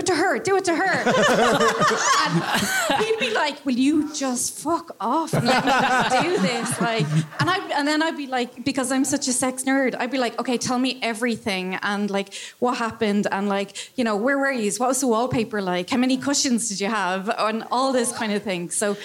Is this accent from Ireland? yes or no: yes; Ireland; But there's one caveat to swinging that we as Irish people especially have to consider, that we're all too small. We all know each other.